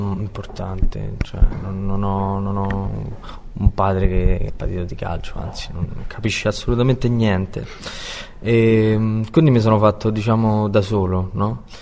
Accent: Rome, Lazio, Italy; sono cresciuto a Roma

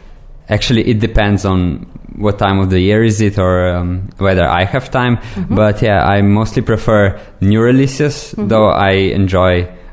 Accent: Slovenia; English is a second language; from Slovenia.

